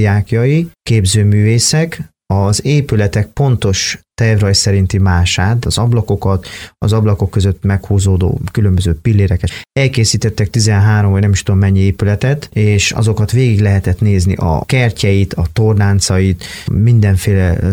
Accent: Odorheiu Secuiesc, Harghita, Romania; Én Székelyudvarhelyi vagyok Erdélyből

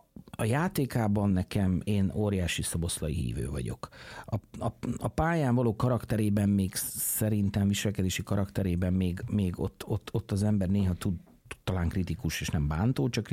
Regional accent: Hungary; És aztán mondtam nekik, hogy hát mi Magyarországról jöttünk

